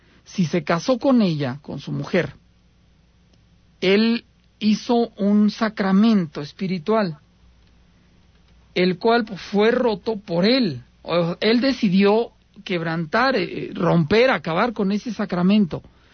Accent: Aguascalientes, Mexico; los que somos de aquí de Aguascalientes

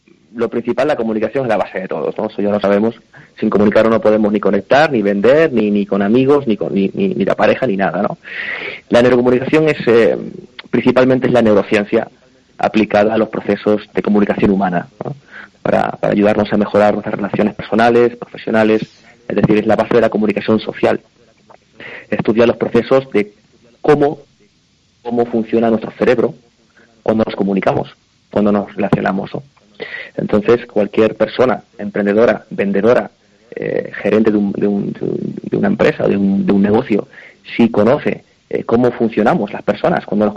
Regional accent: Canary Islands, Spain; moved away as an adult; now in Barcelona, Spain; Son muchos años aquí en Cataluña, 23 años. Yo soy de Canarias, salí con 19 años de Canarias, directo a Barcelona a estudiar

